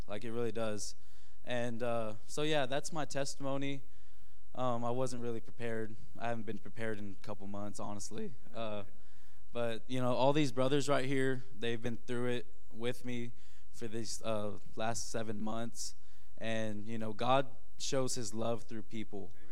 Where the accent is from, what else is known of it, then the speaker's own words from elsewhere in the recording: George West, Texas, United States; I'm from George West, Texas. It's South Texas, from Corpus.